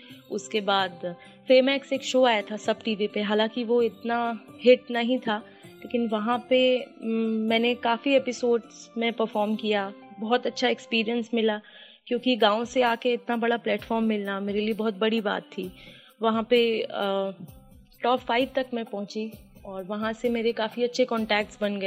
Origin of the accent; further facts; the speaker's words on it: Seoni, Madhya Pradesh, India; First of all तो मैं MP से बिलोंग करती हूँ। एमपी में एक छोटा सा स्मॉल टाउन है सिवनी, मध्य प्रदेश, सिवनी गोपालगंज, वहाँ मेरा बॉर्निंग ब्रॉटअप हुआ था